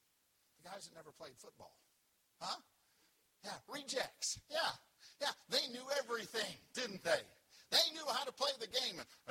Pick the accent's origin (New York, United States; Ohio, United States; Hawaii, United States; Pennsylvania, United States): Pennsylvania, United States; also born or lived in California; now in Southern US; I was born in California. When I was young, I lived in Pennsylvania, and I got down south as fast as I could. I consider myself a Southerner now.